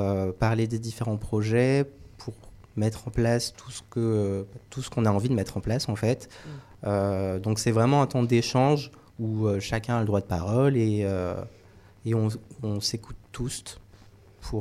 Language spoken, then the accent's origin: French; Orléans, Centre-Val de Loire, France; moi j'ai grandi sur Orléans